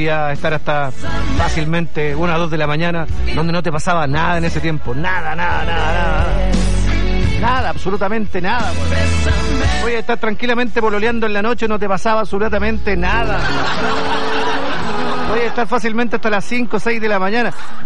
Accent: Renaico, Araucanía, Chile; Donde en mi pueblo, en Renaico, se ven las estrellas, al igual que acá. En el sur de Chile se ven las estrellas.

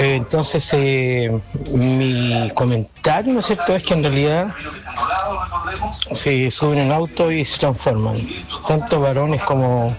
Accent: Limache, Valparaíso, Chile; now in Osorno, Chile; yo la verdad que vengo de Limache. Estoy un año y medio menos acá

